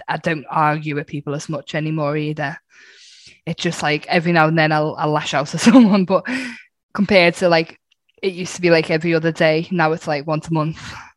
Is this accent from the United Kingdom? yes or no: yes; Liverpool, North West England, United Kingdom; I'm from Liverpool, yeah.